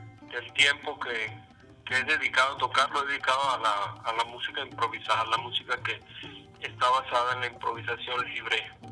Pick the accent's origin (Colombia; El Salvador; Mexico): Mexico; Monterrey, Nuevo León; Yo soy de Monterrey, por eso lo puedo decir, ¿no?